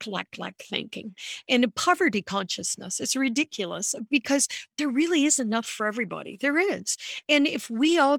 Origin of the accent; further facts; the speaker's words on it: United States; I understand how you use the word protection because I'm also an American.